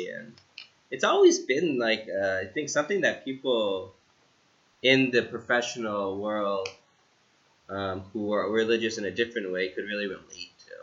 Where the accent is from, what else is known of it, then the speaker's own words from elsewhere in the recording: Ithaca, New York, United States; I go back to my hometown where I grew up, right? So from 0 to 18 years. I was in Ithaca. And my house is gone, right?